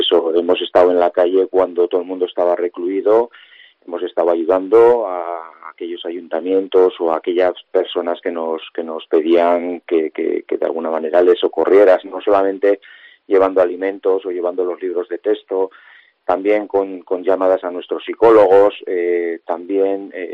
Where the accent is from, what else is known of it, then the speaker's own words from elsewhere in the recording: Marcilla, Navarre, Spain; Yo creo desde crío siempre he participado pues en Marcilla, en mi pueblo, pero también allí donde me lo han pedido.